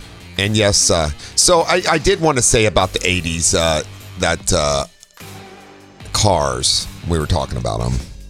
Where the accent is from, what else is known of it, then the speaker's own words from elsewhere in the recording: Ohio, United States; Anyway, I'm from Ohio.